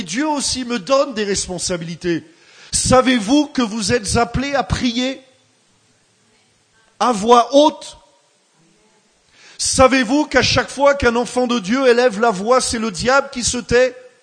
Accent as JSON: {"language": "French", "town": "Limoges", "region": "Nouvelle-Aquitaine", "country": "France", "said": "Vous savez que moi je viens de Limoges."}